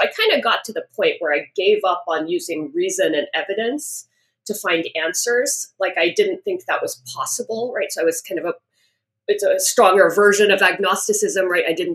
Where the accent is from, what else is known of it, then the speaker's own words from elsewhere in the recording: Houston, Texas, United States; So I grew up in Houston, and my parents are Hindu. They immigrated from India.